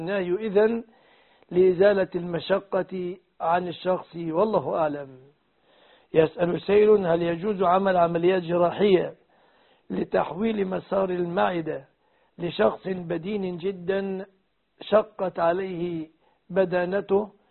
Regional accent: Egypt

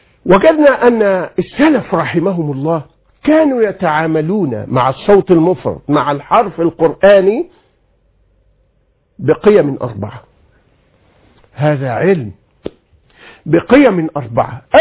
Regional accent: Egypt; يمكن عندنا في مصر في كلية دار العلوم أقيمت دراسات، في جامعة ليدز وأنا كنت في مهمة علمية هناك أقيمت حولها دراسات

